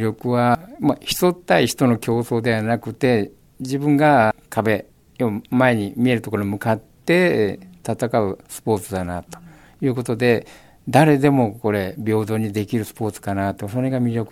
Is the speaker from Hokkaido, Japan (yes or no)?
no; Okayama, Japan; moved away as an adult; also born or lived in Osaka; now in Fujisawa, Japan; 岡山ですね。